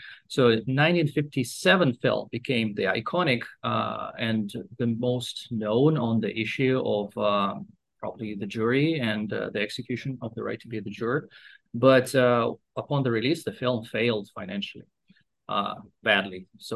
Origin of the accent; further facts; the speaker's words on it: Hong Kong; I'm from Lingnan University and from Hong Kong.